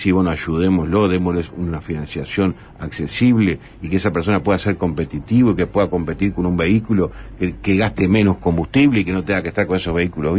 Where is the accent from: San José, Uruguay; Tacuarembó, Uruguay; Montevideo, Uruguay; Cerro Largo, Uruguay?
San José, Uruguay; Capurro; en mi pueblo fue el último donde hice las obras de cordón cuneta y de pluviales, porque no quería que dijera, mirá, porque este es de Capurro